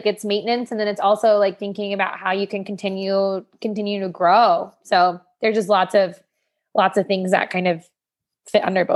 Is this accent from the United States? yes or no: yes; Ohio, United States; I'm from Ohio.